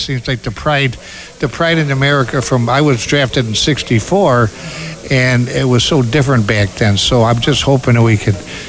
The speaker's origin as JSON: {"language": "English", "town": "Okina", "region": "Illinois", "country": "United States", "said": "I'm from Okina, Illinois"}